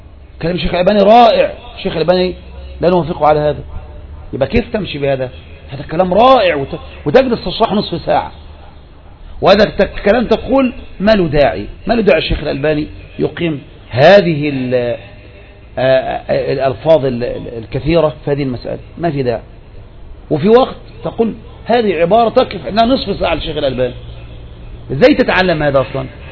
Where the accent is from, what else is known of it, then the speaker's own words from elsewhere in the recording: Egypt; هذا اللي ضيع طلبة العلم عندنا في مصر